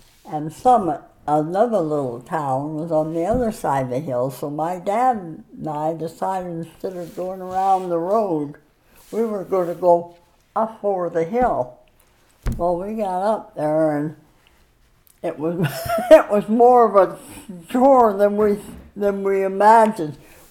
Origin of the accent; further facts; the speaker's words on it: Devon, Oregon, United States; I grew up a few miles from there in Devon, Oregon. And I grew up, went to school there, walked to school a couple miles on the tram road.